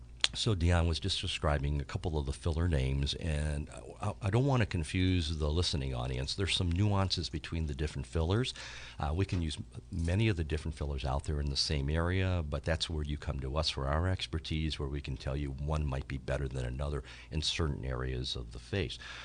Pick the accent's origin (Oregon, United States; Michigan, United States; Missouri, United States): Michigan, United States; Detroit; me being Chinese Greek, but mostly looking Chinese growing up in Detroit, Michigan.